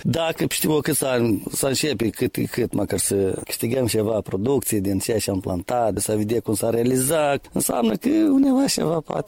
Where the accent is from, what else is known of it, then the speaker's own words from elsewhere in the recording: Moldova; Noi suntem moldoveni și apucăm tot